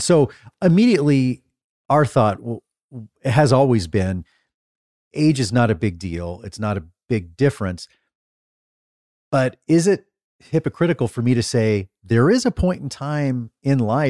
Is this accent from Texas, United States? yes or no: yes; Dallas, Texas, United States; I'm from Dallas. My heart is in this. I'm a huge Dallas Cowboy fan.